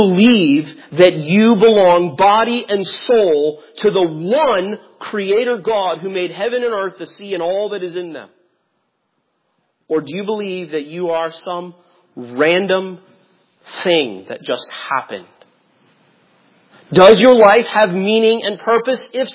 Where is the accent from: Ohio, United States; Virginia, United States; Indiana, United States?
Indiana, United States; Indianapolis; I grew up in Indianapolis, Indiana